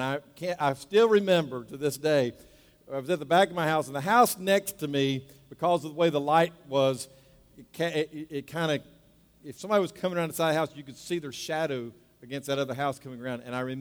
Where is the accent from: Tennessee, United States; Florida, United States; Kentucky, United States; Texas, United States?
Florida, United States; Daytona Beach; also born or lived in Charlotte; I remember being in Daytona Beach, Florida, where I grew up. I'm originally from Charlotte, but I grew up there.